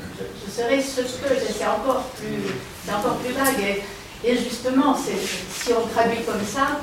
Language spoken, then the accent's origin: French; Switzerland; Je suis touchée en tant que juive, je suis touchée en tant que suisse aussi